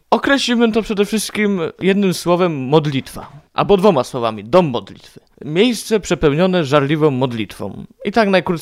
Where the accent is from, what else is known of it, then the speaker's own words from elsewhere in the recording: Krotoszyn, Greater Poland Voivodeship, Poland; jestem klerykiem trzeciego roku naszego Wyższego Seminarium Duchownego w Kaliszu. Pochodzę z Krotoszyna, z parafii świętego Andrzeja Boboli.